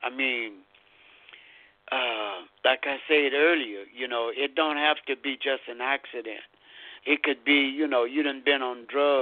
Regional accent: Lake Charles, Louisiana, United States; This brother here, he's from Lake Charles, Louisiana, my hometown

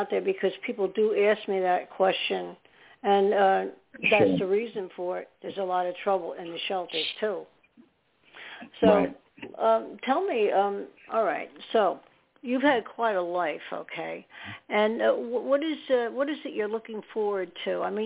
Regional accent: New York City, New York, United States; born there; in New York City, and that's where I was born in New York.

